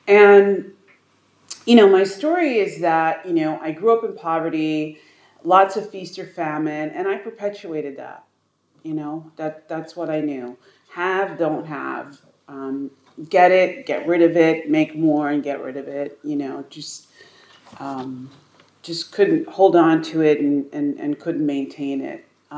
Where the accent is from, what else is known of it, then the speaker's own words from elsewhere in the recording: New York, United States; I'm from New York.